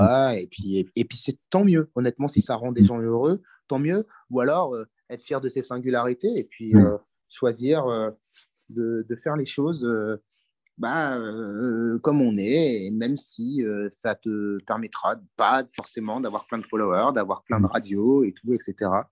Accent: Lille, Hauts-de-France, France; Non, c'est juste que nous, on vient de Lille.

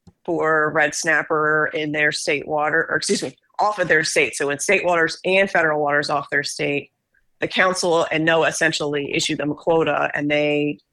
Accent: Maryland, United States; So I'm originally from Maryland. Okay. Grew up pretty close to the Chesapeake.

